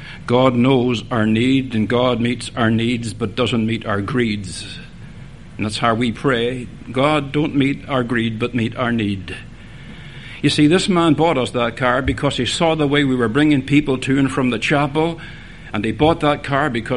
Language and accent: English; Ireland; I know I'm Irish. I know I'm a wee bit something lacking up here